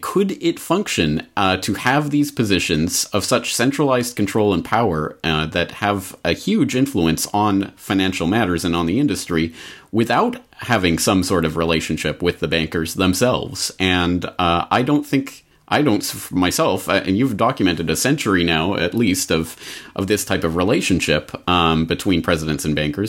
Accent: Canada; But as a Canadian, let me use this opportunity to make the analogy of Ben Johnson being head of the International Doping Agency

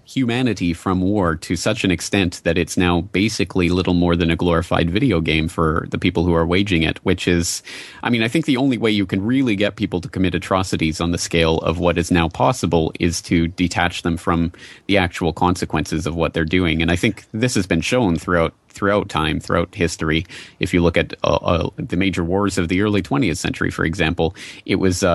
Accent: Canada; I grew up in the Canadian public indoctrination system

